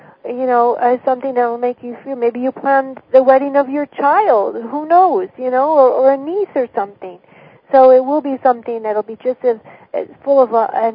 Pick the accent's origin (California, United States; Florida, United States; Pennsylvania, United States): Florida, United States; You know, I'm from Florida. I live in Florida.